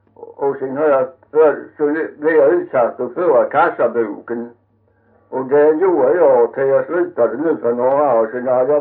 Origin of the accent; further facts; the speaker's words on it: Tulseboda, Sweden; also born or lived in Röshult; Nej, jag födde i en gal som heter Röshult. Men det här är tjocknen då, och det är lite söderut. Där är jag född. Och sen flyttade föräldrarna till Tulseboda.